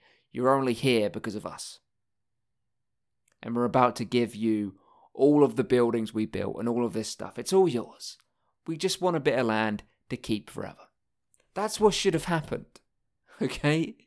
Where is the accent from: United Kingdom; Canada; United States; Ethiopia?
United Kingdom; I'm still a British person right now, so I'll say we. The British people, we should have kept some of Malaysia.